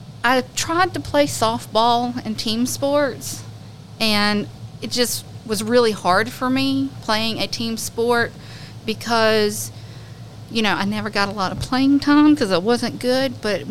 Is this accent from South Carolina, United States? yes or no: yes; Florence, South Carolina, United States; I'm from Florence. I actually graduated from South Florence High School